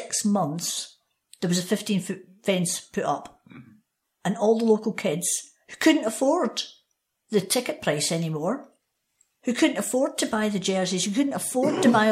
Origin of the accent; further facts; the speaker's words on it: Glasgow, Scotland, United Kingdom; I remember growing up in Glasgow